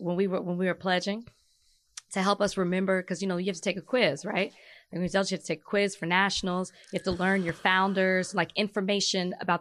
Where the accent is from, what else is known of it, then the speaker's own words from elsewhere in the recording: Texas, United States; I'm from Texas. We used to freestyle all the time.